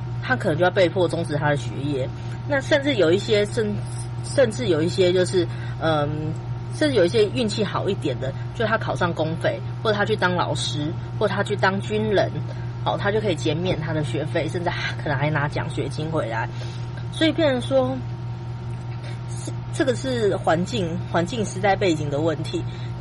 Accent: Taiwan; 我在台湾长大

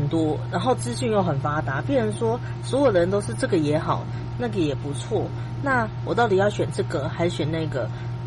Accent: Taiwan; 我在台湾长大

